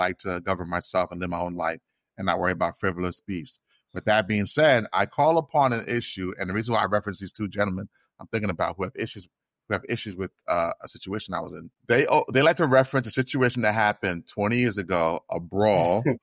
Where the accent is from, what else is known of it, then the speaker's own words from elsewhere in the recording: Spring Valley, New York, United States; Me and you are from the same area. You know, you're from Gessner, I'm from Union. On the same street, Union Road.